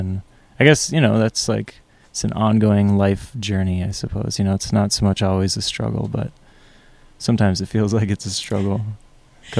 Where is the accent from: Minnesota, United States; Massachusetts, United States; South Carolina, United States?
Minnesota, United States; Farmington; I grew up in Farmington.